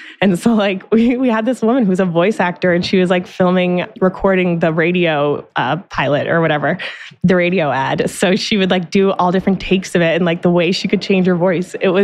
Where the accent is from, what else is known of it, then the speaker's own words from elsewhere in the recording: Boston, Massachusetts, United States; Boston's not known for I'm from Boston, so it's